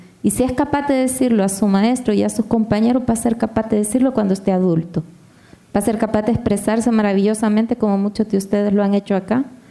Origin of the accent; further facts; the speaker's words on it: El Salvador; Soy salvadoreña